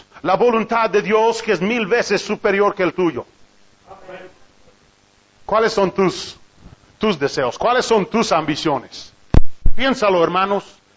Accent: United States; Spanish is a second language; Pues yo soy de Estados Unidos y en Estados Unidos la gente tiene muchas cosas.

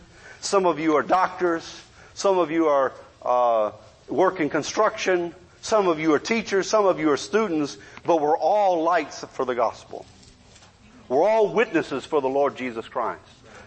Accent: Michigan, United States; You know, I come from Michigan. You don't give hugs in Michigan.

